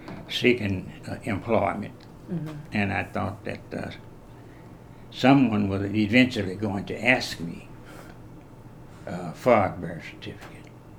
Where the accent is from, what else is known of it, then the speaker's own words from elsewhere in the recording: United States; born there; And since I was born in America, then American, I'm really an American, that's all.